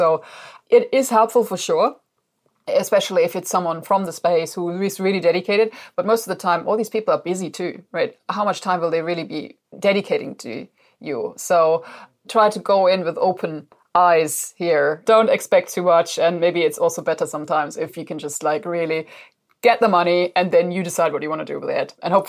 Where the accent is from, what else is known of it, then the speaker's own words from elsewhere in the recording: Germany; Julia and I, we're from Germany originally.